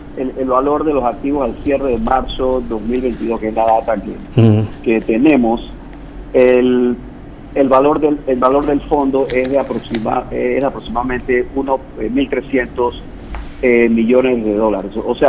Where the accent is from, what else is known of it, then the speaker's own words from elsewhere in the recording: Panama; ¿de qué nos sirve a mí, como panameño, tener este fondo?